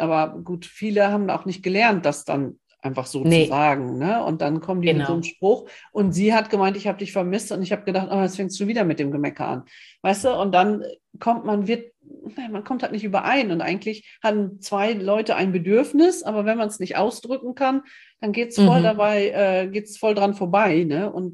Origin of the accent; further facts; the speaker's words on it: Osnabrück, Lower Saxony, Germany; born there; now in Emsland, Germany; Ich komme ja gebürtig aus Osnabrück und das ist ganz dicht an Hannover, Hochdeutsch. Ne? So. Mhm. Und dann wohne ich jetzt ja im Emsland, das ist dann wieder Plattdeutsch. Aber da ich dann zu spät hergezogen bin, kann ich das auch nicht.